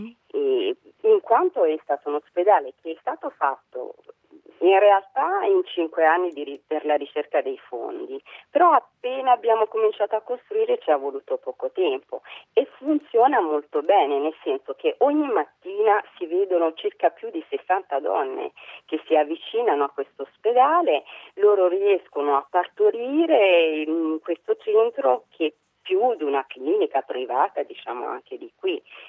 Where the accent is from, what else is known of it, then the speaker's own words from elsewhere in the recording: Burundi; eravamo riusciti a creare una radio in Burundi, una radio che era per la pace, come sai nel mio paese c'è stata la guerra